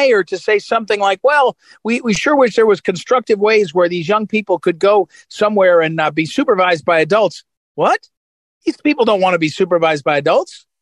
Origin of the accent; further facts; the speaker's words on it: St. Louis, Missouri, United States; So in Chicago and in New York and in D.C. and in my hometown, St. Louis, the prosecutors have announced